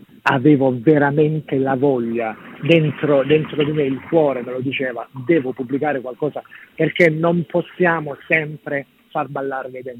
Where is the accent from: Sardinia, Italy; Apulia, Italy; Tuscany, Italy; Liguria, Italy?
Apulia, Italy; Nardò; nella località attorno al mio paese, Nardò, di cui sono appunto originario.